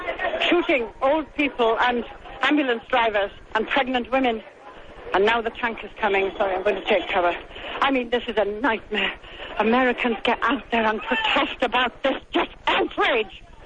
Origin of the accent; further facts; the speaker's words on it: United Kingdom; Oh, I'm from Britain.